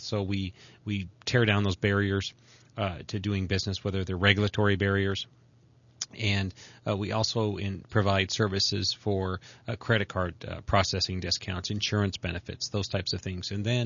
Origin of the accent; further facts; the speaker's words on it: Arizona, United States; As someone who's born and raised in Arizona, you have a total appreciation for all that Arizona has to offer.